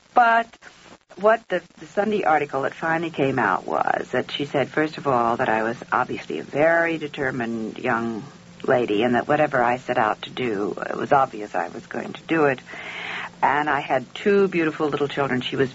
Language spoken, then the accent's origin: English; Missouri, United States; And Sally and I grew up together in Missouri.